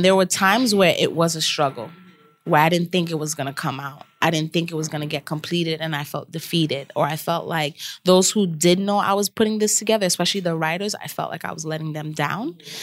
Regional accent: New York, United States; I think being a New Yorker, for me, all I saw was New York.

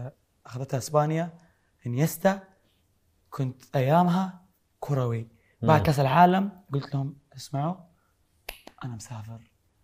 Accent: Saudi Arabia; لا أنا سعودي الحمد لله

